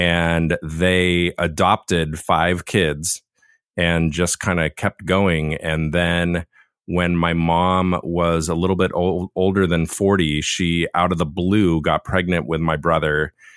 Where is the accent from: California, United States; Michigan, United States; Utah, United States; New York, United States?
California, United States; Laguna; Where I was born and raised down in Laguna, for some reason, there were quite a lot of raccoons there.